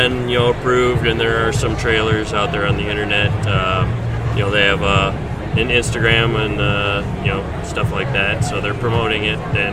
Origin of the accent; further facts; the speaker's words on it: Detroit, Michigan, United States; I came out from Detroit in February of this year for the Nickelodeon intern program.